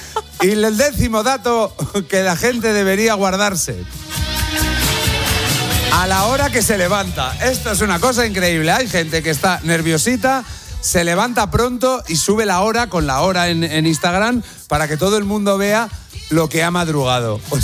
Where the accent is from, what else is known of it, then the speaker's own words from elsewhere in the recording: Salamanca, Castile and León, Spain; Y yo cuando era pequeño, mi abuelo vivía en Valladolid y yo vivía en Salamanca.